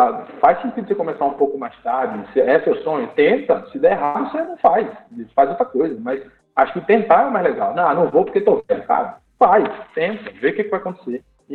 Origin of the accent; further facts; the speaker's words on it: Northeast Region, Brazil; É, eu sou do Nordeste, né?